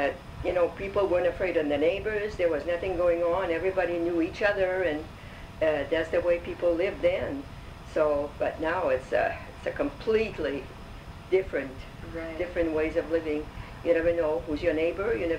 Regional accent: Lewiston, United States; I was born here in Lewiston, and my date of birth is January 24, 1920.

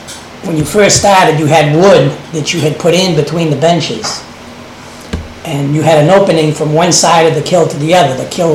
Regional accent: Auburn, Maine, United States; New Auburn was very, very French-Canadian. If you walked around the streets of New Auburn when I was a child, you would not hear anyone speaking

